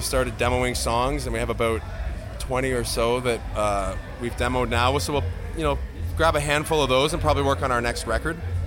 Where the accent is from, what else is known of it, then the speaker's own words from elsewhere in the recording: Montreal, Quebec, Canada; We are, yeah. We're from Montreal.